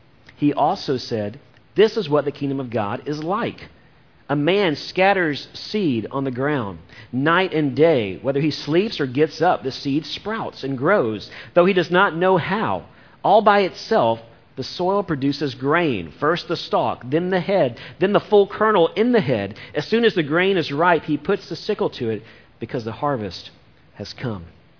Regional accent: Atlanta, Georgia, United States; yeah, I'm from Atlanta, Georgia. And growing up there and spending a lot of time even in Alabama before I came down here

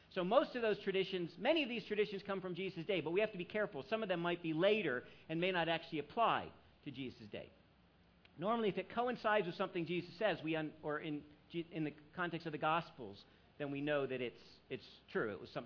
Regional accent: Alabama, United States; Yeah, yeah, I was raised in Alabama, so we had blue laws in Alabama as well.

